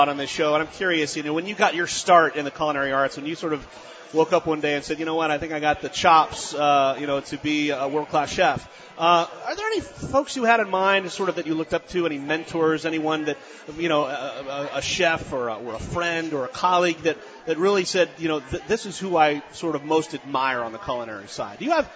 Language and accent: English; East Coast, United States; It's the memories that we have, Edie, when you and I were growing up on the East Coast.